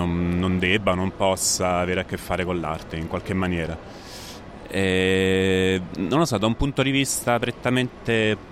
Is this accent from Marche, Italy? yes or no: yes; Ascoli Piceno, Marche, Italy; ho studiato a Bologna all'Accademia di Belle Arti e lì mi sono formato in pittura, però sono di Ascoli Piceno